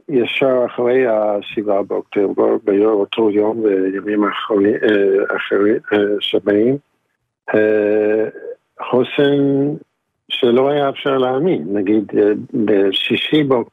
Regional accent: United States; Hebrew is a second language; now in Israel; אני עליתי מארצות הברית לפני 30 שנה, לא יודע אם שומעים, אבל הילדים שלנו נולדו פה

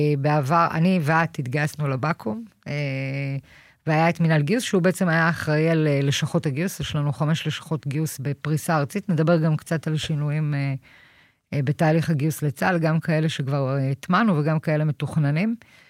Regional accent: Kiryat Motzkin, Haifa District, Israel; now in Modi'in, Israel; אני גר היום במודיעין, במקור אני מקריית מוצקין, משפחה שלי שם.

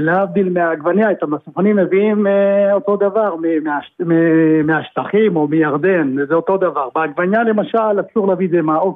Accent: Northern District, Israel; אצלנו בעמק המעיינות נורא קר בחורף.

